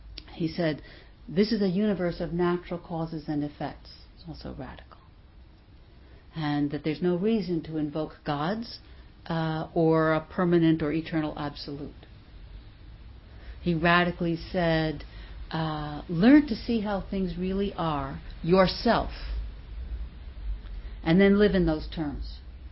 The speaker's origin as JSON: {"language": "English", "town": "New York City", "region": "New York", "country": "United States", "tie": "born or raised there", "said": "I remember I grew up in New York City, and it wasn't when I went away to college from the far reaches of Cambridge, Massachusetts, and looked back at New York"}